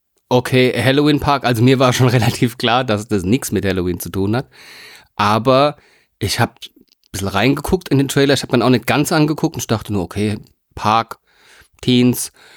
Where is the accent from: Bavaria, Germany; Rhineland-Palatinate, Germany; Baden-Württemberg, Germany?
Rhineland-Palatinate, Germany; ich bin Pfälzer, das sagt schon alles.